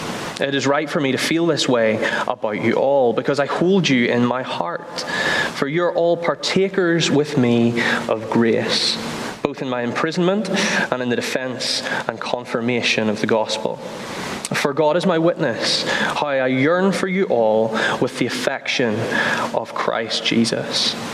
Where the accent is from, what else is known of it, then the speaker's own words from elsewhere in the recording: Bangor, Northern Ireland, United Kingdom; I'm from Bangor, and yeah, I'm a member in Dundonald Baptist Church.